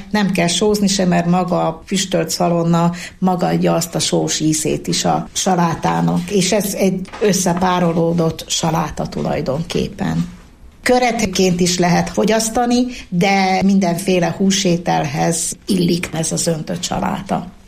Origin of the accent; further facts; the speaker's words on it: Abasár, Heves, Hungary; Én abasári születésű vagyok, tehát Tőzsgyökeres abasári